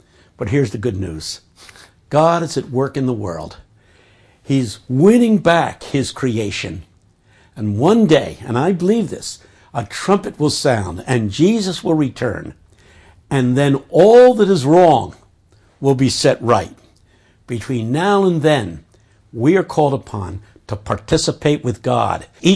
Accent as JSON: {"language": "English", "town": "Philadelphia", "region": "Pennsylvania", "country": "United States", "said": "I come from Philadelphia in the United States."}